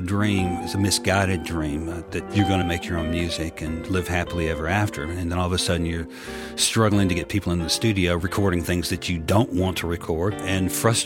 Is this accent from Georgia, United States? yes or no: yes; Atlanta, Georgia, United States; born there; I was born in Atlanta, Georgia, 1954, and essentially I think that I've been a sound person my entire life.